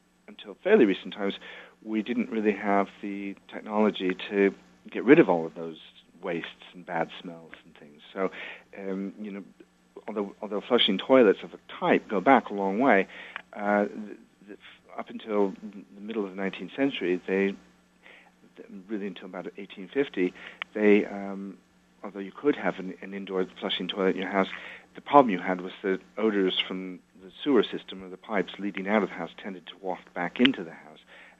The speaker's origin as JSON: {"language": "English", "region": "Iowa", "country": "United States", "tie": "born or raised there", "said": "I used to wonder when I was a kid growing up in Iowa, what were they drawing in there?"}